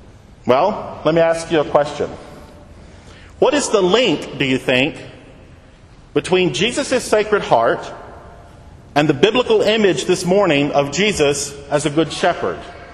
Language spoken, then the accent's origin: English; Mississippi, United States; Okay, I'm not from Texas. I grew up in Mississippi, and I grew up a Baptist.